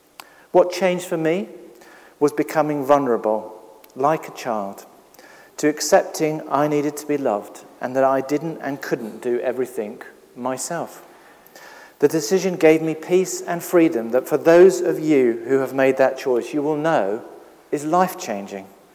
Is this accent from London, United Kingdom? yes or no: yes; Streatham, London, United Kingdom; I grew up in Streatham with most of my family living roads apart.